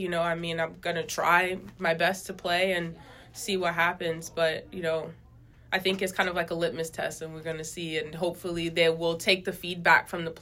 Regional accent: United States; I'm American

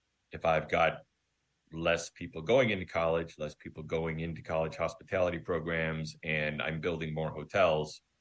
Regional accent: Buffalo, New York, United States; I grew up in Buffalo, New York, went to Dallas, went to Scottsdale, went to San Antonio, went to Philadelphia

